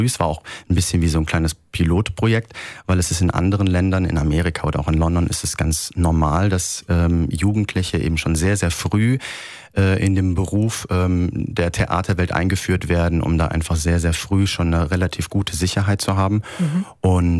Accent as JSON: {"language": "German", "town": "Siegen", "region": "North Rhine-Westphalia", "country": "Germany", "tie": "born there", "said": "Ich bin in Siegen geboren, das heißt gar nicht so weit von meiner Heimat damals"}